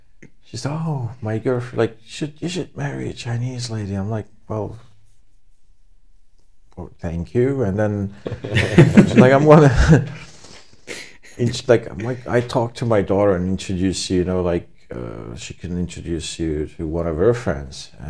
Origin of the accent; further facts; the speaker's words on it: Lebanon; I said, no, I'm not, I'm from Lebanon.